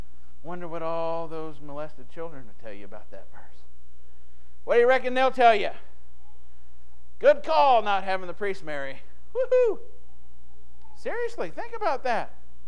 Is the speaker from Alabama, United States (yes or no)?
yes; Alabama, United States; Now, when I grew up in Alabama, on Fridays, what was the only type of meat that was served at school?